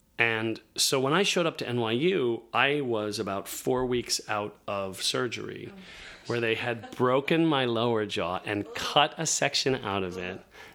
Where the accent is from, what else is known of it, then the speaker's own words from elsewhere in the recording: Indianapolis, Indiana, United States; now in New York, United States; I grew up in Indiana.